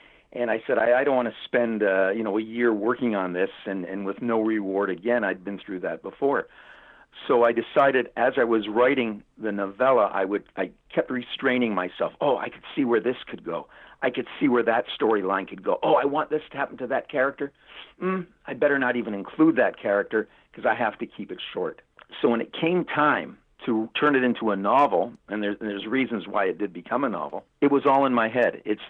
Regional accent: Trenton, Ontario, Canada; I grew up in Trenton with two older sisters in the 50s and 60s.

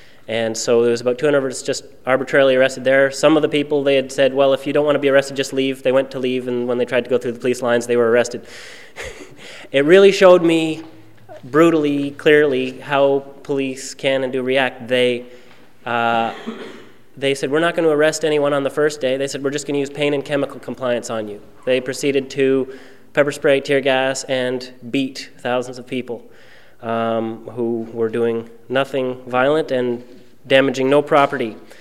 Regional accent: Prince Edward Island, Canada; I'm from Prince Edward Island.

